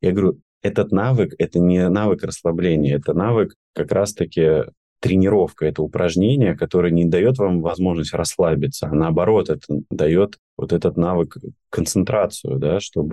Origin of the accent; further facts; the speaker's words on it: Saint Petersburg, Russia; Вот я, как петербуржец, просто реально я обожаю гулять по Питеру